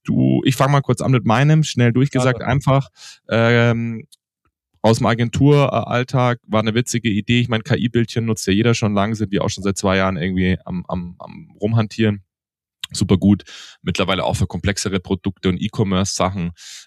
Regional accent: Veneto, Italy; German is a second language; als Italiener und nahe an Venedig liegend aufgewachsen bin.

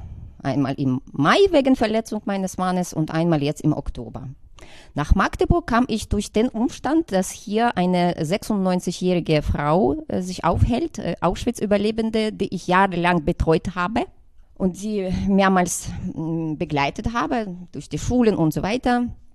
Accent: Kyiv, Ukraine; also born or lived in Lviv; Ich komme aus Kiew, das ist die Hauptstadt der Ukraine. Ich wurde 75 geboren, ich habe Germanistik studiert in Lviv, das ist an der westlichen Grenze, in der Westukraine

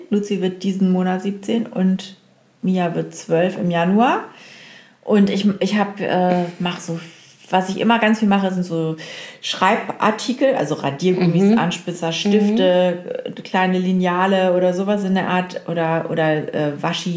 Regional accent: Oldenburg, Lower Saxony, Germany; Das kommt ja aus Oldenburg übrigens, aus meiner Heimatstadt.

